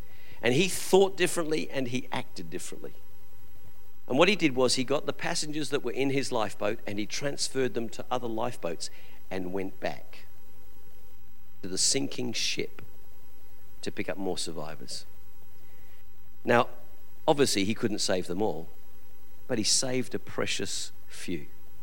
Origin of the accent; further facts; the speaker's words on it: England, United Kingdom; accent: English; I think I'm slipping back into my English accent because I'm feeling relaxed.